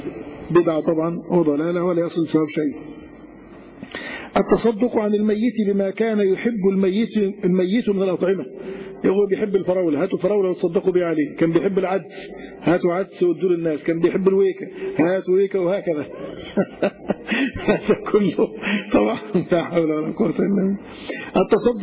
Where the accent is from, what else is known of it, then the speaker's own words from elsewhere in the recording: Egypt; كان موجود هذا في بعض بلاد الريف عندنا في مصر